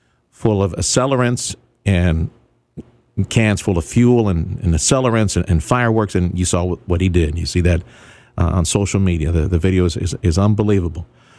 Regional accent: Houston, Texas, United States; growing up in Houston, my dad would take me out to Harris County, the county line, get some Black Cat.

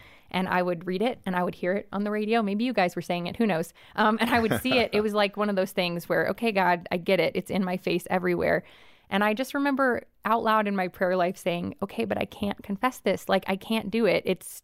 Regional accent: Hollywood, California, United States; I grew up in Hollywood, exposed to all these things.

